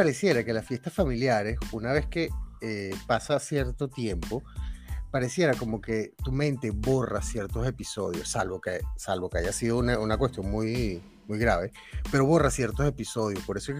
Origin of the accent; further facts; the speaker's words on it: Italy; cuenta que yo soy italiano